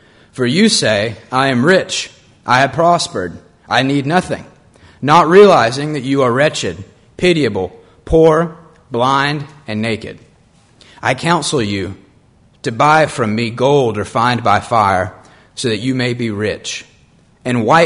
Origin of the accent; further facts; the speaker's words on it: Mount Olive, Alabama, United States; I grew up in the Birmingham area, Mount Olive, about 20 minutes north of the city.